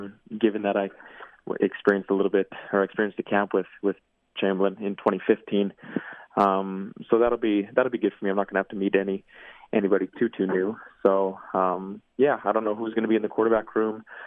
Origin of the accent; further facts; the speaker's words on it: Regina, Saskatchewan, Canada; I think you, as a kid growing up in Regina, it's pretty hard not to be